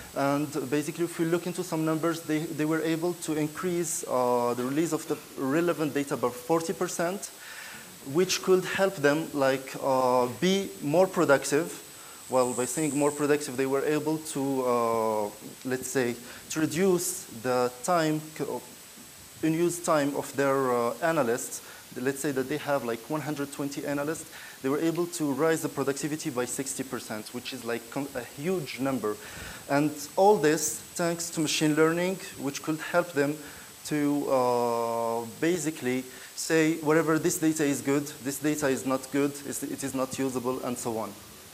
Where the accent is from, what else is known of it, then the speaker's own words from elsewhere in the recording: Morocco; I'm from Morocco, coming from Morocco. I'm very excited to be here with you in Kenya.